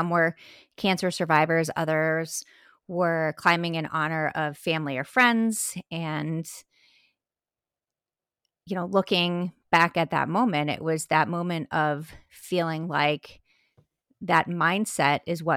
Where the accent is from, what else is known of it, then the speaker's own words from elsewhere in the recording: Florida, United States; But, you know, I'm from Florida, sleeping in the tent at night. It was really cold.